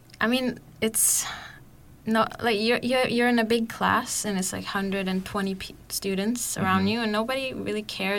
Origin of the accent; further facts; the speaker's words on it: Oslo, Norway; English is a second language; I'm from Oslo. I grew up here. I was born here. All my family members are here.